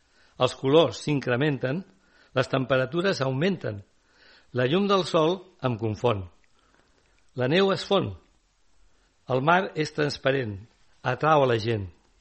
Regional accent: Catalonia, Spain; jo sóc del Maresme. Jo, bueno, des de l'any... Jo des de l'any 70 i pico visc a, bueno, som una residència llavors, ara no, ara ja és casa meva, diguéssim, visc aquí tot l'any

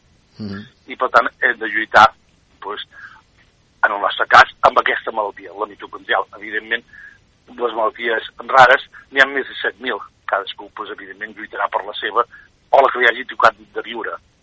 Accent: Calella, Catalonia, Spain; jo soc de Calella, hi ha caixes a Calella i a Pineda

